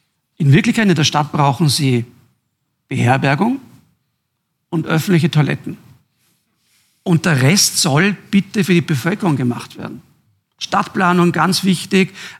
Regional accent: Jenbach, Tyrol, Austria; born there; die ich mir als gebürtiger Jenbacher traue zu sagen

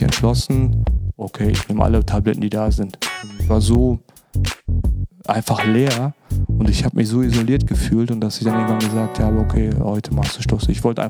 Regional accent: North Rhine-Westphalia, Germany; now in Düsseldorf, Germany; Ich bin 42 Jahre alt, wohnhaft in Düsseldorf, gebürtiger Sauerländer.

